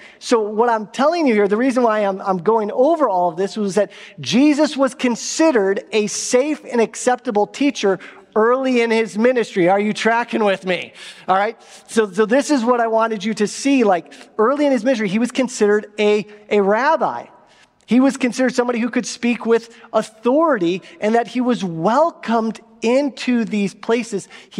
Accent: Escondido, California, United States; because I grew up in Escondido, so just right down the hill. And I grew up going to a church there in Escondido

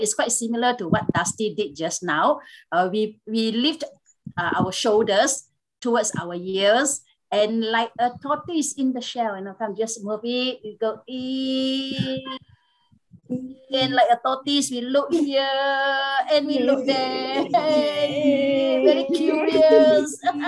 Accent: Johor Bahru, Johor, Malaysia; They are Malaysians like me. I'm from Johor Bahru.

